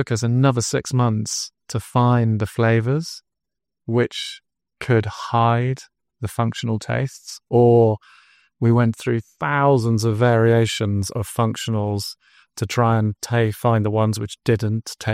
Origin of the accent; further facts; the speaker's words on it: England, United Kingdom; So I'm from England.